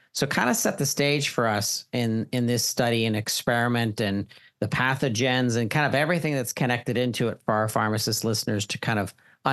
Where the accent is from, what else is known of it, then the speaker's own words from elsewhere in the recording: Pittsburgh, Pennsylvania, United States; I'm very proud of because I'm from Pittsburgh.